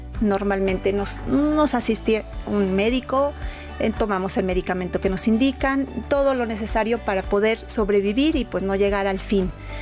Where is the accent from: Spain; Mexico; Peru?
Mexico; que nosotros como mexicanos pues tenemos esta costumbre